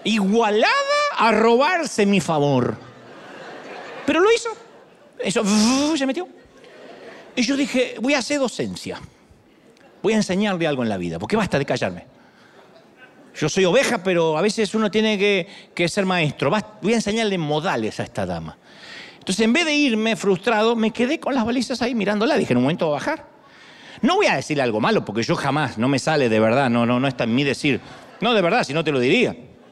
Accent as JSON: {"language": "Spanish", "country": "Argentina", "said": "soy argentino y soy un elegido de Dios."}